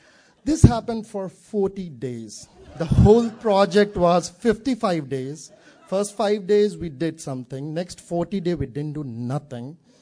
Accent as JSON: {"language": "English", "region": "North India", "country": "India", "said": "And I'm from North India, so I really hated the food, language, weather, everything."}